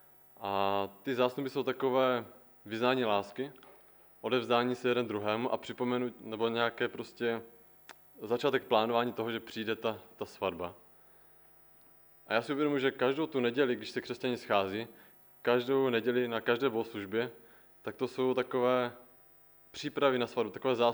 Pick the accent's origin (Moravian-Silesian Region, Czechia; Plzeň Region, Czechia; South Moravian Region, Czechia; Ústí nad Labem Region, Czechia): Moravian-Silesian Region, Czechia; Steřič; tak jsem původem ze Steřiče, to je malá vesnička poblíž Frýdku Místku.